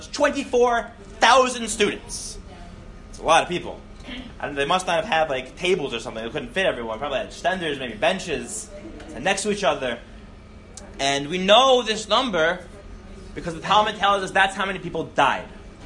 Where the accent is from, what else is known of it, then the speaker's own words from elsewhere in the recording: Charleston, South Carolina, United States; I'm from Charleston.